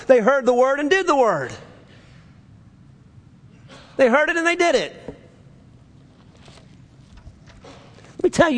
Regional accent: New Orleans, Louisiana, United States; And I'm from New Orleans. Right? 3 feet below sea level, sometimes 7.

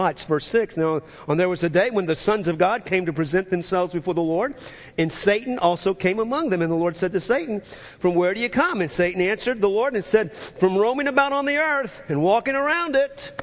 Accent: New Orleans, Louisiana, United States; I'm from New Orleans.

